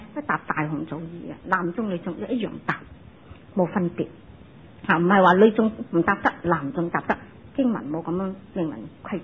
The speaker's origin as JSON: {"language": "Cantonese", "country": "Hong Kong", "said": "我哋中国人一样嘅呢个问题"}